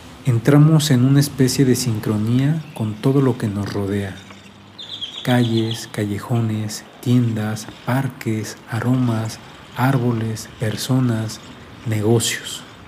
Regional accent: Mexico City, Mexico; yo ando en bicicleta casi todos los días en mi ciudad natal, la gran Ciudad de México

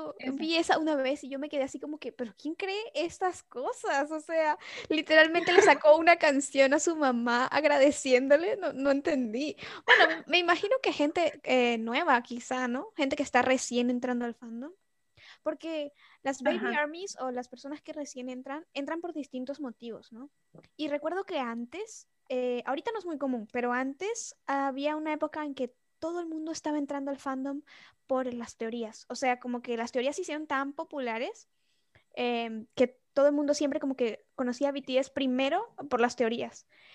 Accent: Venezuela; moved away; yo soy de Venezuela, yo soy venezolana, pero hace tiempo ya que no estoy allá, así que capaz por eso también mi acento no suena de venezolana, porque me lo dicen seguido.

